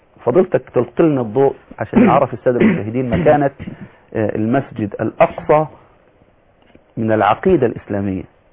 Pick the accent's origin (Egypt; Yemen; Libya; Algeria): Egypt; نحن كمصريين